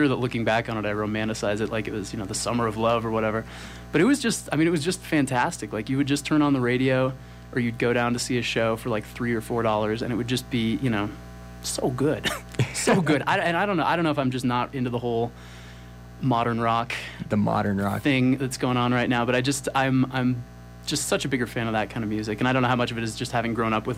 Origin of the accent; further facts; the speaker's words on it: Portland, Oregon, United States; because I grew up in Portland, and we were sort of at, like, not ground zero, but ground, like, five, I guess, for the whole grunge movement.